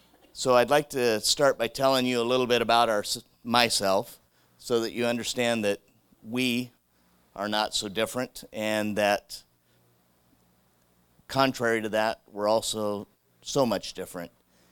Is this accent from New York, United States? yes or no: no; Kelso, Washington, United States; I was born and raised in Kelso. Spent pretty much all my life here, except for a brief stop in an elementary school up north when my dad was working highway construction.